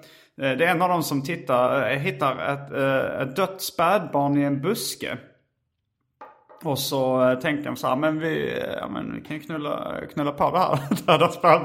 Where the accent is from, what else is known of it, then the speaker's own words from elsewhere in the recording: Järup, Skåne, Sweden; Jag har bott i Järup mellan Malmö och Lund.